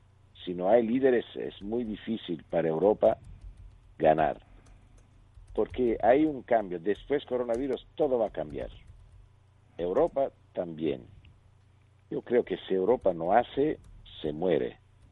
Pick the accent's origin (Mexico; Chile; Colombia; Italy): Italy; Spanish is a second language; yo soy un partido de oposición en mi país